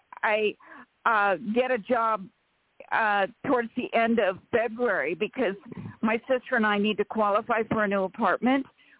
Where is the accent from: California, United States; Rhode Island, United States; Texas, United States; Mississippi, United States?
California, United States; from California.